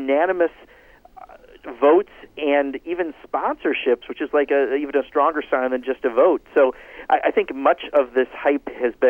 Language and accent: English; Kenosha, Wisconsin, United States; I grew up in Kenosha where 14,000 people used to make cars, and no one does today.